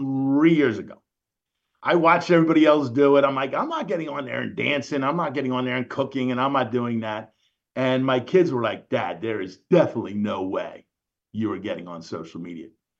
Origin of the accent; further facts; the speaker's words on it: Philadelphia, Pennsylvania, United States; And they're like, where are you from? I said, Philly.